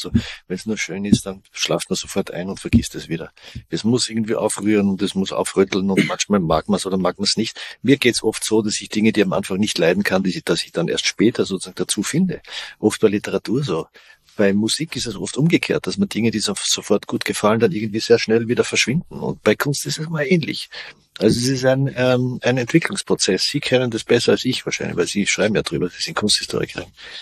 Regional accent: Austria; Ich komme aus Österreich, sehr katholisches Land.

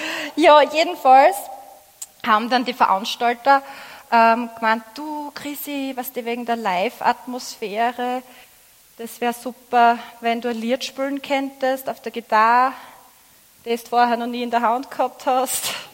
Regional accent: Graz, Styria, Austria; Ich komme aus Graz.

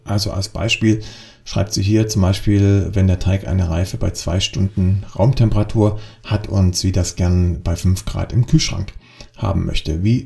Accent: Freiberg, Saxony, Germany; wenn ich bei mir in meiner Heimatstadt in Freiberg bin

